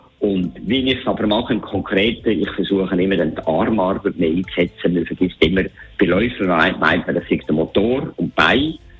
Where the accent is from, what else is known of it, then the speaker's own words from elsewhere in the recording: Zurich, Switzerland; Ja, ich bedauere es heute, dass ich als Zürcher den Zürich-Marathon nie gelaufen bin.